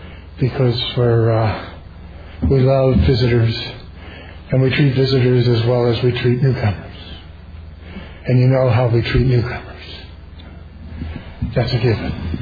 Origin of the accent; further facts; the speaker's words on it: Washington, United States; And I'm from the Washington, Northern Idaho region, the Lewis County area